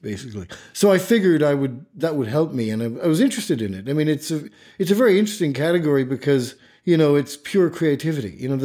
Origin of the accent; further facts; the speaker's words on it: Ireland; I grew up drinking lager in Ireland